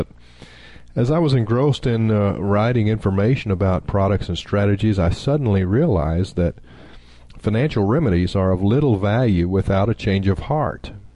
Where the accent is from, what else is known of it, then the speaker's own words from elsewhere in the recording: Oklahoma, United States; I'm from Oklahoma originally, and one of our favorite native sons in Oklahoma is Will Rogers